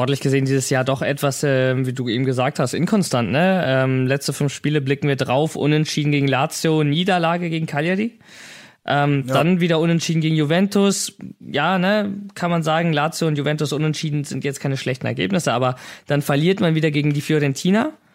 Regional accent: Hamburg, Germany; Wir kommen aus Hamburg.

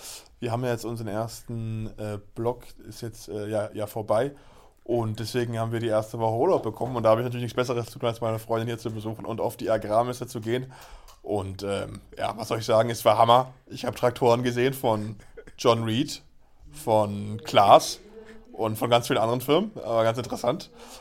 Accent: Berlin, Germany; wir kommen ja beide aus der Großstadt, wir sind beide Berliner.

